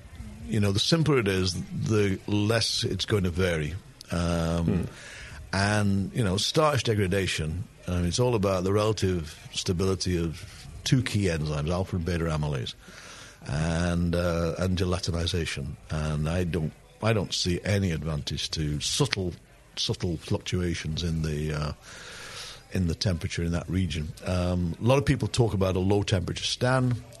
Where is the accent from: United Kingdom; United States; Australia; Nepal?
United Kingdom; England; But I'm English.